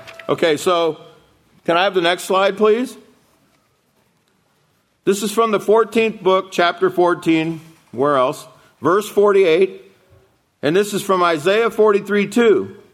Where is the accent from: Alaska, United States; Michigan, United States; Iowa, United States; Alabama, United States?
Alaska, United States; I'm from Alaska. He's from Nebraska.